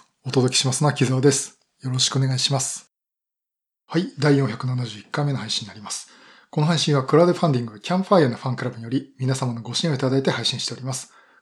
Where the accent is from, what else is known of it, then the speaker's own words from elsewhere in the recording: Yokohama, Kanagawa, Japan; 私も地元の横浜でね、これ、キムチのすぐそばなんですけども、展示会やってますんで